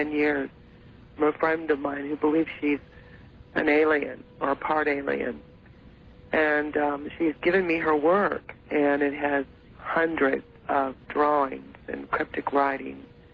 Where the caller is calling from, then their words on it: Oklahoma City, Oklahoma, United States; I'm calling from Oklahoma City.